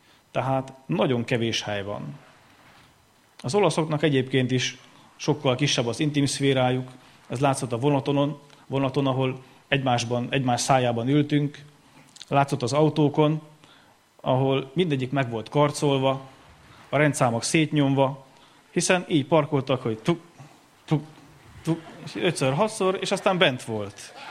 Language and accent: Hungarian; Great Hungarian Plain, Hungary; Én, aki alföldi vagyok, rengeteg hely, ellátunk a Mátráig.